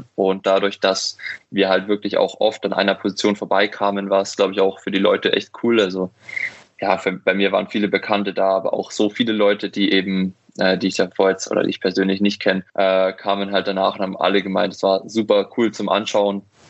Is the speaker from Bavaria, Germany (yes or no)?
yes; Bavaria, Germany; Also ich bin ja aufgewachsen in der Nähe von München